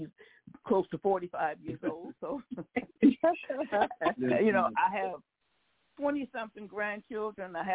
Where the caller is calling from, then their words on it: Minneapolis, Minnesota, United States; Minneapolis, Minnesota.